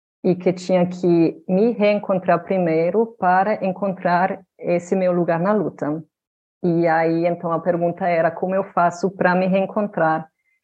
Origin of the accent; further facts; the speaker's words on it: Berlin, Germany; Eu sou cria de cidade grande, né? Eu nasci em Berlim, me criei em Berlim.